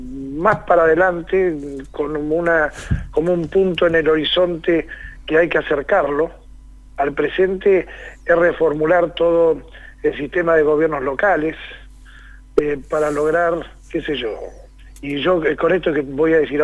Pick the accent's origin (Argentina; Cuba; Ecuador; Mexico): Argentina; San Martín de los Andes, Neuquén; yo nací y me crié en San Martín de los Andes